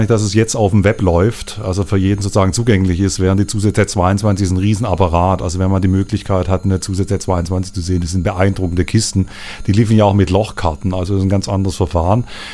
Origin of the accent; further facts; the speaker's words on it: Stuttgart, Baden-Württemberg, Germany; in Stuttgart, wo ich herkomme, wurde 1959 zum ersten Mal mit einem Computer literarisch gearbeitet.